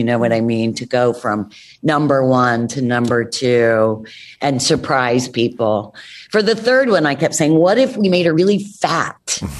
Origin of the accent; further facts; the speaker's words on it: Salisbury, Maryland, United States; also born or lived in New York; now in Los Angeles, United States; Yeah, I grew up in Salisbury, Maryland.